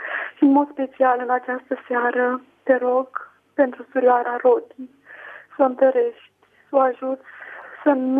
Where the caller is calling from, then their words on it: Craiova, Dolj, Romania; Sunt din Craiova.